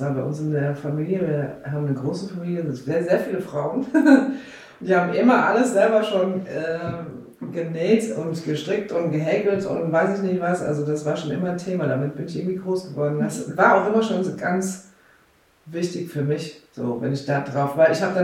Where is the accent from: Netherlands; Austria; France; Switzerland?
Netherlands; Groningen; moved away as an adult; now in Koblenz, Germany; Also ich komme ja von Holland, aus Groningen. Bin da geboren und habe da, bis ich 22 war ungefähr, gelebt.